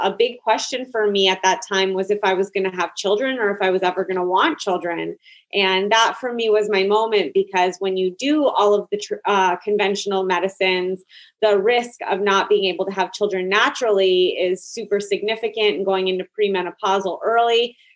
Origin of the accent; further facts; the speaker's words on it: Toronto, Ontario, Canada; now in United States; I'm from Toronto, Canada. And I was going home all the time from New York, Connecticut area